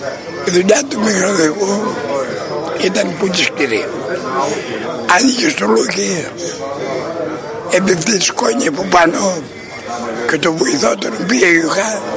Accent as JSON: {"language": "Greek", "town": "Stratoniki", "region": "Central Macedonia", "country": "Greece", "said": "γιατί εγώ είμαι από τη Στρατονίκη, πέφτανε τα φουρνέρια και η σκόνη ερχόταν στο χωριό μου."}